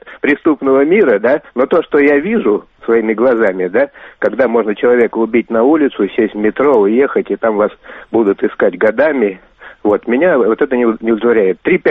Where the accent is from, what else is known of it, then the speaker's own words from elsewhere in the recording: Moscow, Russia; А, ну я москвич, поэтому я ограничусь Москвой.